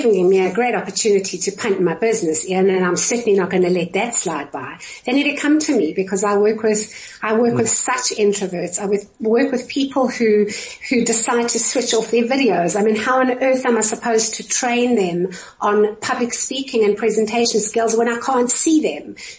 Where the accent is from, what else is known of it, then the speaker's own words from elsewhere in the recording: South Africa; I'm a South African.